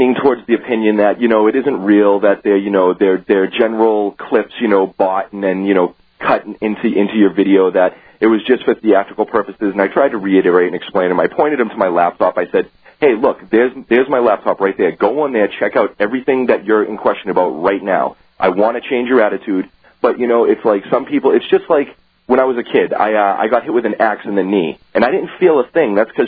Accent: Massachusetts, United States; I'm from Massachusetts. I got a speeding ticket in Georgia

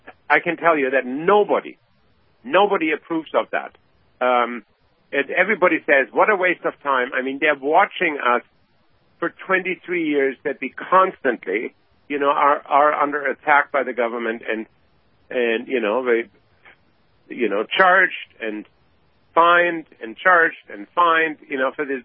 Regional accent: Germany; English is a second language; because of my background, I'm coming from Germany, you know, my parents were lived during the time, you know, when the Nazis came up

